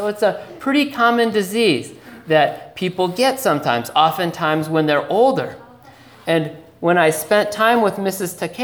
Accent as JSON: {"language": "English", "region": "Minnesota", "country": "United States", "tie": "born or raised there", "said": "I said, no, actually, I grew up in Minnesota and I discovered Buddhism later in life."}